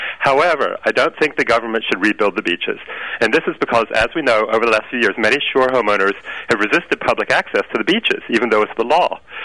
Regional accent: Florida, United States; I was raised in Florida.

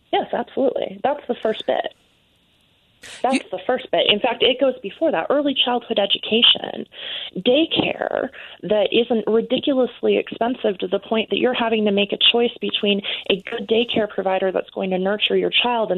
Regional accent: Utah, United States; Look, I'm a liberal from Utah, which means I am the liberal queen inside my state lines.

